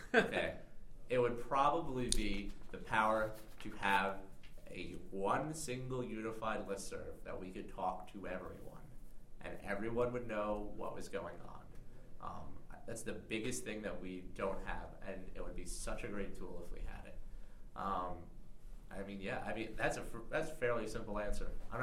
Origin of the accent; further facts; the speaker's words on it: New York, United States; I'm from New York. I come from a very sheltered town.